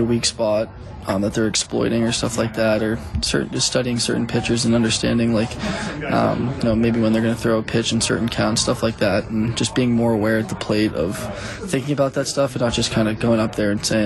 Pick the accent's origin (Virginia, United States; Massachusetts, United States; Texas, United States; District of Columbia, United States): Massachusetts, United States; Boston; because I grew up in Boston, went to Boston College